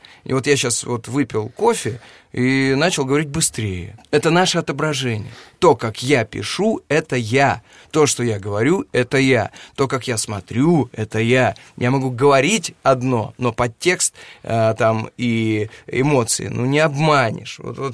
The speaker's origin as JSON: {"language": "Russian", "town": "Penza", "region": "Penza Oblast", "country": "Russia", "said": "вот я из Пензы, из актерской семьи, где читать всегда любили, где всегда читали"}